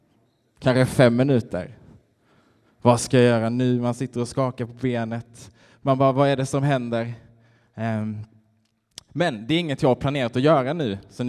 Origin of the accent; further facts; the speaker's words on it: Helsingborg, Skåne, Sweden; now in Gothenburg, Sweden; Jag är från Helsingborg, 25 år och älskar fotboll